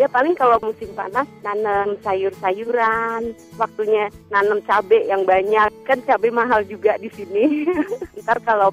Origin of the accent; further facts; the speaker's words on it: Semarang, Central Java, Indonesia; Saya dari Semarang.